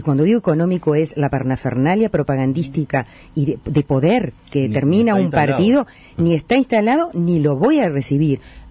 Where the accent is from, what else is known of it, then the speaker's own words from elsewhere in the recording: Uruguay; como uruguayos que supimos vanguardizar el tema de los derechos hace muchos años